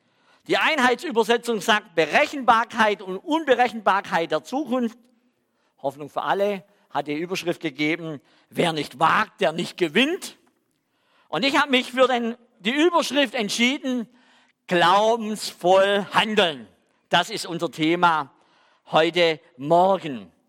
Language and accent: German; Swabia, Germany; accent: Swabian; Also ich komme ja aus dem Stamm der Schwaben, hört man ja noch in meinem Akzent.